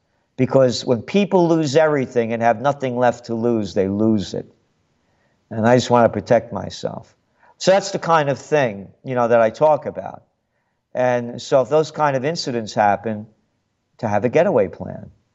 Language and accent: English; New York, United States; me being a New Yorker and knowing exactly where Indian Point is